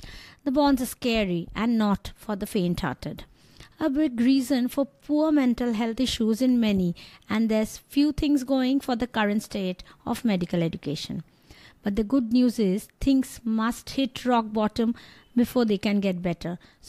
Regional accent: India; But I'm an Indian doctor, and different countries have different course duration and rules.

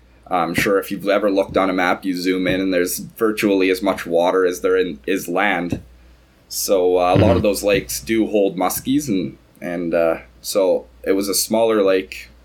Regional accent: Kenora, Ontario, Canada; I grew up in Kenora, Ontario, Sunset Country.

